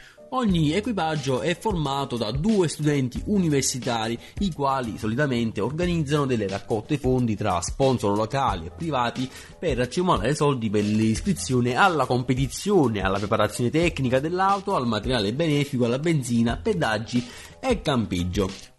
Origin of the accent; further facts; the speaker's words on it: Taranto, Apulia, Italy; Comunque, sono di Tamburi